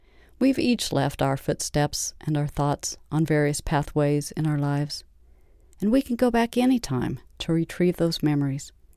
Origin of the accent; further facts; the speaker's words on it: Pawnee Rock, Kansas, United States; Recently, while looking at photographs of my hometown, Pawnee Rock, I paused when I saw a picture of our family alley.